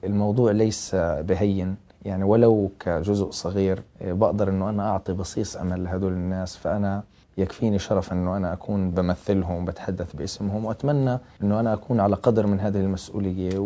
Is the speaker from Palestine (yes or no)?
yes; Palestine; وبصفتي فلسطيني وسفير الأونروا للنوايا الحسنة